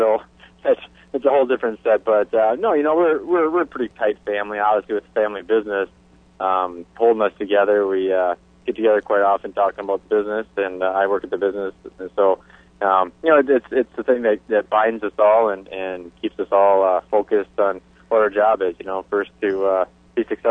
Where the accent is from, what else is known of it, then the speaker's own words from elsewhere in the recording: Eau Claire, Wisconsin, United States; I mean, I'm from Eau Claire, Wisconsin, and even from Eau Claire, we don't have a local track.